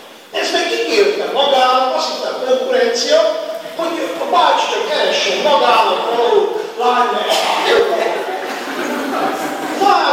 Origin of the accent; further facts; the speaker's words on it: Miercurea Ciuc, Harghita, Romania; én a Csíkszeredából vagyok a hegyek közül